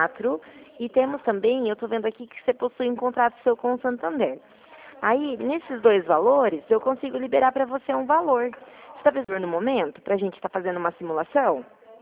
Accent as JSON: {"language": "Portuguese", "town": "Mogi Guaçu", "region": "São Paulo", "country": "Brazil", "said": "eu sou aqui de Mogi Guaçu."}